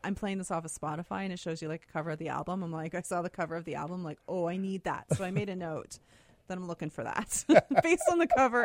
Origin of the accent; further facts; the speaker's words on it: Lockport, United States; I grew up in Lockport, or just outside of Lockport, I should say, where big fishing town, right?